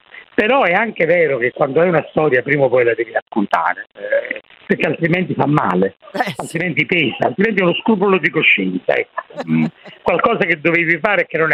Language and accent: Italian; Naples, Campania, Italy; Beh, io sono napoletano, sai, e quindi la musica è, direi, un aspetto fondamentale della mia vita e della mia esistenza.